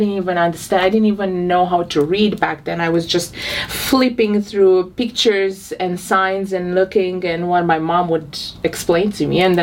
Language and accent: English; Romania; moved away; I'm from Romania.